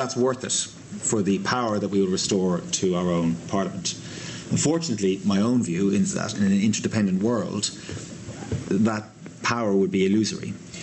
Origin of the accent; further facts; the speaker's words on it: Ireland; In a way, as Irish people, we maybe have an insight